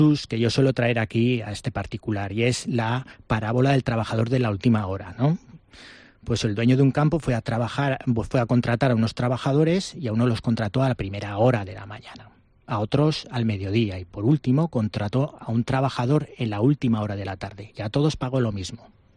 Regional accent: Pamplona, Navarre, Spain; Exacto, soy de Pamplona.

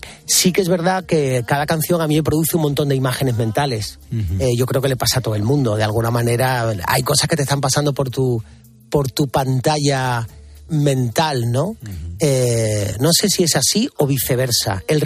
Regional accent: Málaga, Andalusia, Spain; now in Madrid, Spain; yo soy un malagueño adoptado por Madrid. Ahora ya contando años, llevo más años viviendo en esta ciudad que años tenía cuando me fui de la mía, aunque sí que es verdad que tengo mi casita en mi tierra malagueña

